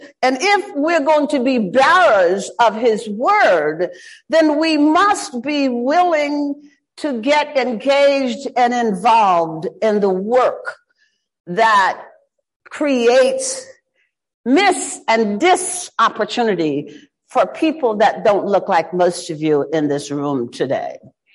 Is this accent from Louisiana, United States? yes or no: yes; Shreveport, Louisiana, United States; Well, growing up in Shreveport, the daughter of a Baptist minister, the church was ingrained in a way that white society did not know about church.